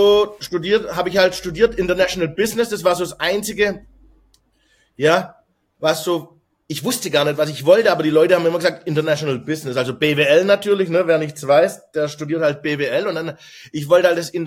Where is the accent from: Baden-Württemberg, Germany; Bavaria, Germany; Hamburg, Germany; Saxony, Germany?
Baden-Württemberg, Germany; accent: Swabian; first language Swabian; Wobei meine Muttersprache ist ja Schwäbisch, also bei Hochdeutsch muss ich mich schon anstrengen.